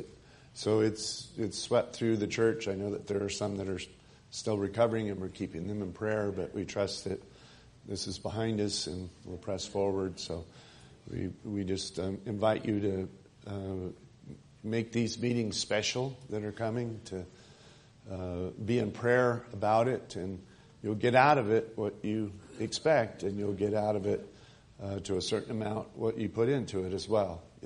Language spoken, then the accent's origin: English; Midwest, United States; Now, when I was growing up in the Midwest, mostly in the northern states, Labor Day weekend, that was kind of, you know, after that, then school started.